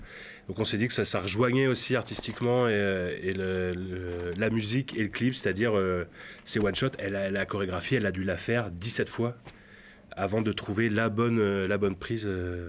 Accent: French Polynesia; parce que je suis natif de Tahiti

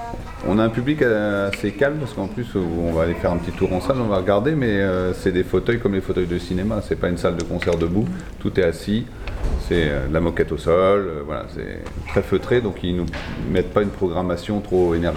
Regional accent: Bourges, Centre-Val de Loire, France; born there; je suis né à Bourges

